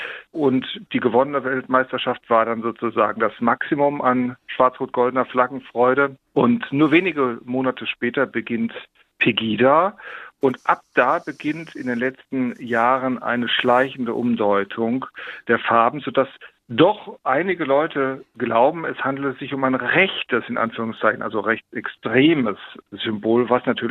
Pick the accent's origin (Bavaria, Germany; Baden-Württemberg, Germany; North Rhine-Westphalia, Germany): Baden-Württemberg, Germany; Heidelberg; Ja, das berührt mich als Heidelberger natürlich besonders.